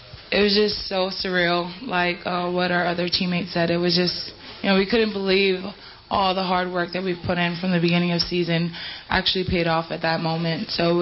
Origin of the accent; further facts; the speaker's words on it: Hawaii, United States; from Hawaii.